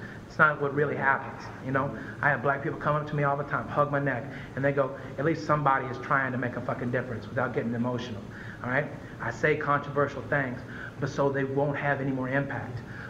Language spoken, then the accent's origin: English; Arkansas, United States; Where I grew up in Arkansas, there was no black or white. We were all broke.